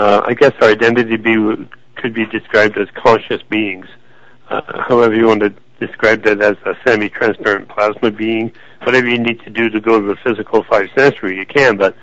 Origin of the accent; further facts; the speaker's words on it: British Columbia, Canada; now in United States; I'm in California, but I'm actually Canadian, and I'm from Vancouver Island, so we're family.